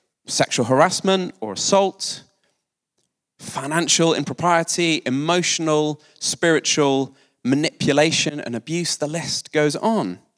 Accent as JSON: {"language": "English", "country": "United Kingdom", "said": "I mean, we're British. It would be a cup of tea, let's be honest."}